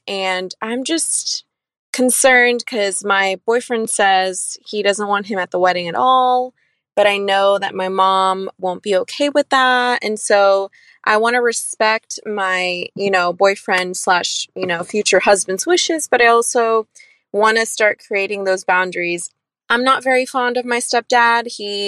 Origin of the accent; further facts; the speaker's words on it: Dallas, Texas, United States; I am 26 years old. I'm from Dallas, Texas.